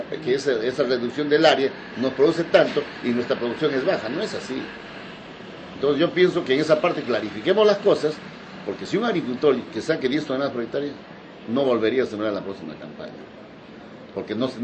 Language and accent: Spanish; Huasahuasi, Junín, Peru; de donde yo vengo, Huasahuasi, Huancayo